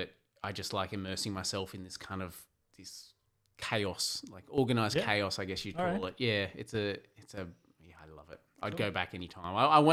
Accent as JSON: {"language": "English", "town": "Mudgee", "region": "New South Wales", "country": "Australia", "said": "Mudgee, a small town in New South Wales, eastern Australia."}